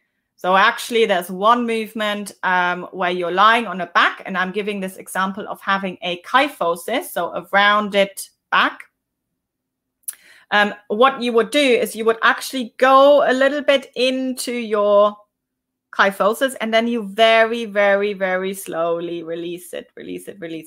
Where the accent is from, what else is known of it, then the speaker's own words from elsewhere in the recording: India; I'm from India. Lots of love from India.